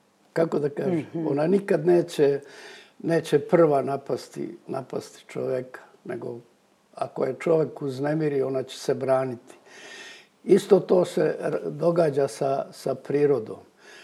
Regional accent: Ljubiš, Šumadija and Western Serbia, Serbia; Zato što pitali ste me kakvo je bilo moje detinjstvo ili tako nešto tamo u tom Ljubišu.

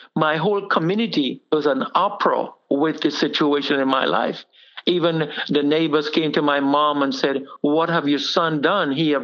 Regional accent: Trinidad & Tobago; born there; I was born in Trinidad in the West Indies of a family of siblings of 13. With that, we were very staunch Muslim. What I'm saying staunch was very religious Muslims.

